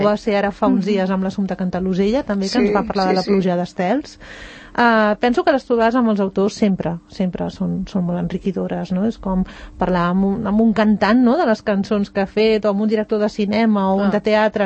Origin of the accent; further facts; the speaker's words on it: Barcelona, Catalonia, Spain; jo vinc de Barcelona